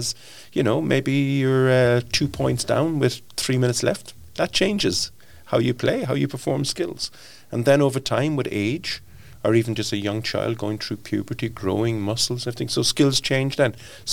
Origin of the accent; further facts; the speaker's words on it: Cork, Munster, Ireland; now in Sweden; Yeah, I'm originally from Cork City in Ireland. I've been living in Sweden since 1994.